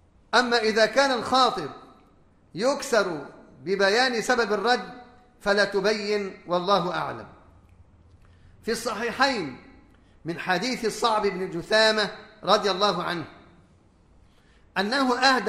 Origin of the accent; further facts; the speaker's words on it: Egypt; لكن عندنا في مصر هنا لا تأكله الناس